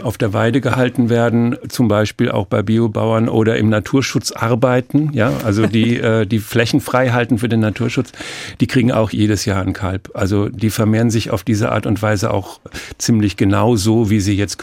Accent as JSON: {"language": "German", "region": "Hesse", "country": "Germany", "said": "was man eigentlich als Hesse mit einem Bayern nicht machen sollte"}